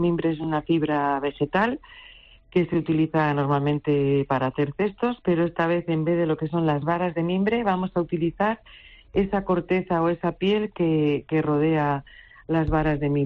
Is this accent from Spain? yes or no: yes; Basque Country, Spain; now in Galicia, Spain; nací en el País Vasco, o sea, soy vasca, pero...